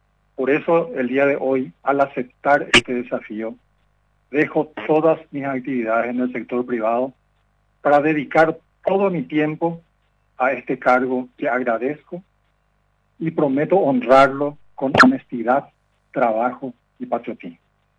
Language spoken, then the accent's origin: Spanish; Paraguay; Así somos los paraguayos. Somos capaces, somos creativos, somos tenaces, estamos llenos de recursos.